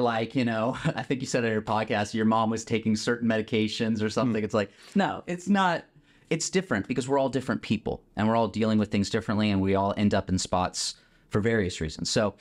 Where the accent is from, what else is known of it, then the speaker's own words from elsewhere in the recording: Florida, United States; Gosh, I was raised here in Florida on a little farm, real close to where we're at right now.